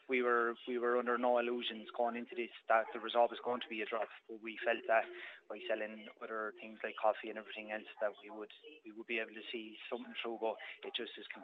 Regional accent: Portlaoise, County Laois, Ireland; we're from Port Leash, me and my wife, and we just wanted to give back to the community as well.

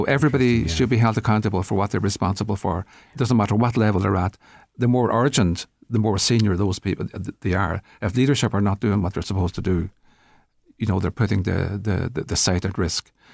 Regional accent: Letterkenny, County Donegal, Ireland; And I grew up near Letterkenny, where factories came and went, and it was just considered normal.

